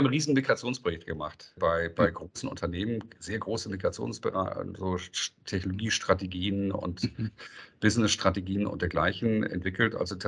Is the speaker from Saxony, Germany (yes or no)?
no; Hamburg, Germany; Nachdem ich natürlich jetzt 57 bin, ist ja echt viel Zeit vergangen, muss man sagen. Also ich habe angefangen in Hamburg als typischer Hamburger Jung